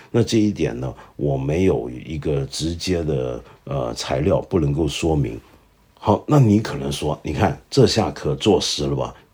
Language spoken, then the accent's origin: Chinese; China; 那这个我们中国人很了解，就相当于我们清末的时候觉得义和团，